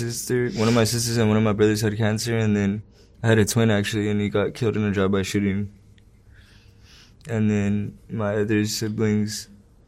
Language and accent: English; Pomona, California, United States; And I'm from Pomona.